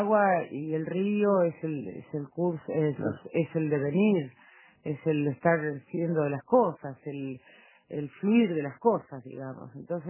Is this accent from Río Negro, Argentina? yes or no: no; Rosario, Santa Fe, Argentina; Pienso yo, sea de Rosario, como también soy, o sea de Entre Ríos, digamos, porque son ciudades y pueblos que están a la vera de las lagunas, de los ríos, de los esteros.